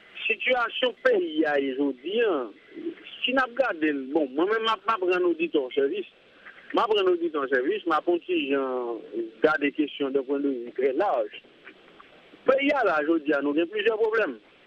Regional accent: Haiti; Je vais lui-même parler avec vous là en tant qu'haïtien.

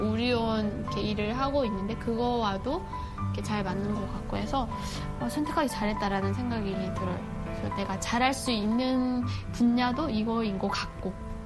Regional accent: North Korea; now in South Korea; 제가 북한에서 오다 보니까

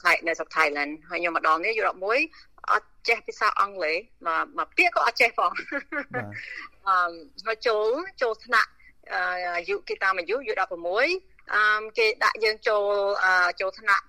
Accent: Kien Svay, Kandal, Cambodia; born there; ខ្ញុំកើតនៅគៀនស្វាយខេត្តកណ្ដាលនៅជាប់អំពេញហ្នឹងដល់ពេលខ្មែររុស្សអពោចូលឆ្នាំ75ហ្នឹងខ្ញុំទៅអាយុ5ឆ្នាំ

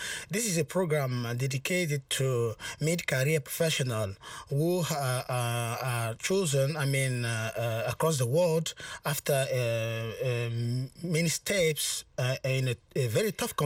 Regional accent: Burkina Faso; I'm a journalist and I come from Burkina Faso.

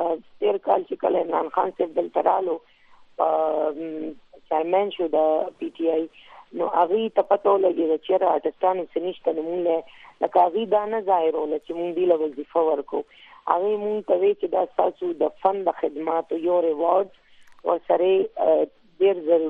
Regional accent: Afghanistan; مونږ ټول افغانان یو پښتون یو

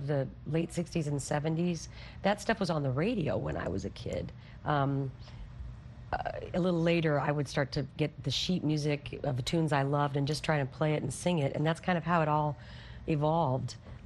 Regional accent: Omaha, Nebraska, United States; also born or lived in Bay Area / Minneapolis; now in Kansas City, United States; I was from Omaha, and from Omaha, but I spent some time in the Bay Area. I spent some time in Minneapolis and then to Kansas City

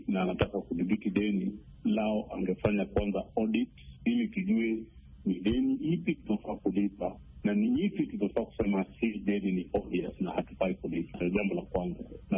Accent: Kenya; Mimi kama Mkenya wa kawaida sioni afueni

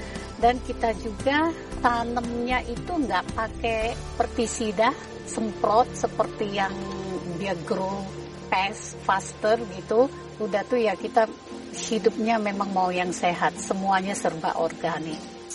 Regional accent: Palembang, South Sumatra, Indonesia; now in United States; saya start buat empek-empek karena saya aslinya dari Palembang.

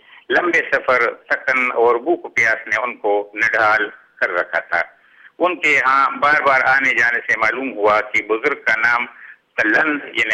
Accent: Garhi Kapura, Khyber Pakhtunkhwa, Pakistan; میں خیبر پختونخوا میں ضلع مردان کے ایک قدیم اور تاریخی گاؤں گڑی کپورہ کا رہنے والا ہوں. مغلیہ دور میں اس کا نام لنگر کوٹ تھا, بعد میں گڑی امازئی اور گڑی کپورہ کے نام سے پکارا گیا.

